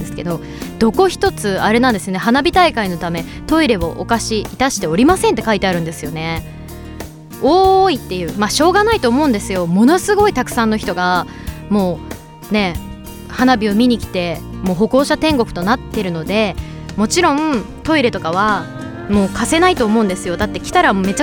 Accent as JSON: {"language": "Japanese", "region": "Shizuoka", "country": "Japan", "said": "地元の静岡県や東京などでライブ活動を行っています、"}